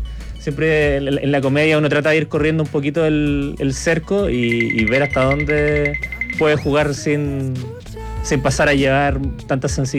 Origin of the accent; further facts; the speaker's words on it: San Antonio, Valparaíso, Chile; Bueno, yo soy de San Antonio, entonces...